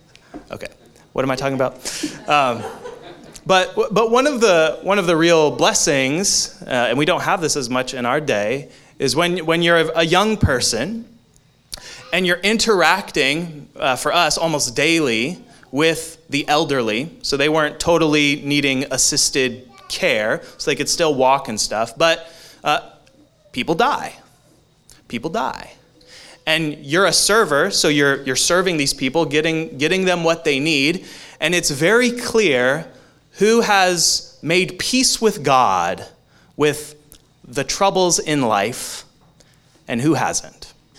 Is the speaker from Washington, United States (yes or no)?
yes; Silverdale, Washington, United States; So this is in my hometown of Silverdale.